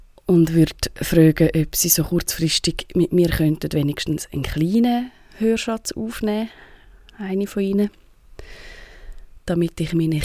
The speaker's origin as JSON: {"language": "German", "region": "Zurich", "country": "Switzerland", "said": "Ich komme aus der Region Zürich."}